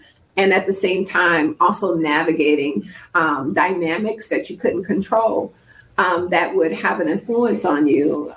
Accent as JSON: {"language": "English", "town": "Detroit", "region": "Michigan", "country": "United States", "tie": "born or raised there", "said": "I grew up in Detroit, and Detroit is predominantly a Black city."}